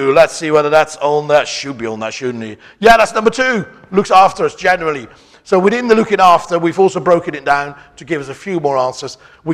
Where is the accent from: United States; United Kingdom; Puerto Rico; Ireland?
United Kingdom; Eastbourne, South East England; I heard of Brighton. I'm from Eastbourne. I didn't know there was anything in between.